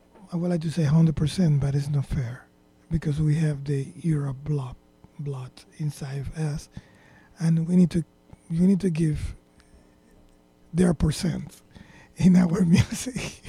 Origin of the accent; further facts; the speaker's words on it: Camagüey, Cuba; the drummer is from Cuba, Camagüey, my hometown, and the saxophone player is from Cuba and Camagüey, my hometown. I'm from Camagüey.